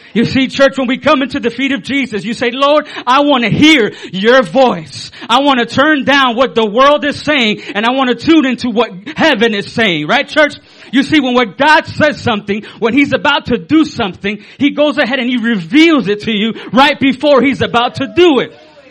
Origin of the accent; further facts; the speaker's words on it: Nicaragua; I come, from a poor family. I'm from Central America, Nicaragua.